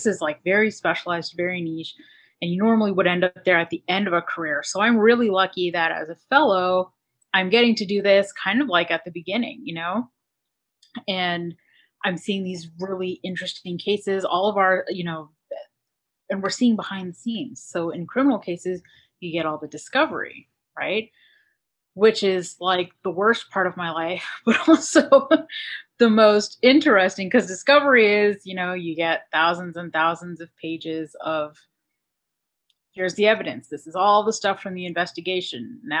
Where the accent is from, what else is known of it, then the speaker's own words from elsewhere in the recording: United States; I am American, did some college here, went to law school abroad